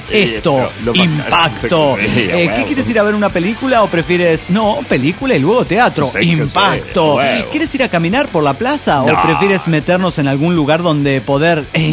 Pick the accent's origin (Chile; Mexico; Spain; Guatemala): Guatemala; de Guatemala